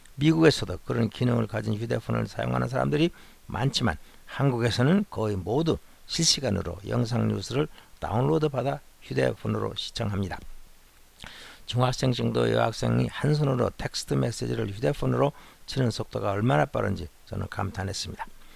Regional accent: South Korea; 저는 한인 승무원들이 일본인 승무원들보다 예쁘다고 생각했었는데 한인으로서의 편견이었을 것으로 생각을 했었습니다.

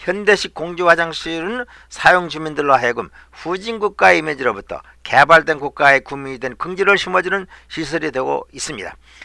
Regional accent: South Korea; now in United States; 한국인으로서 가슴이 벅차는 희열을 느끼게 됩니다

